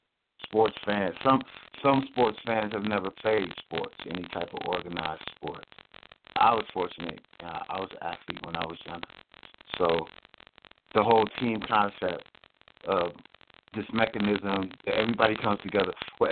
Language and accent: English; Cleveland, Ohio, United States; I mean, I'm from Cleveland, Ohio. I've been a Browns fan since 5 years old.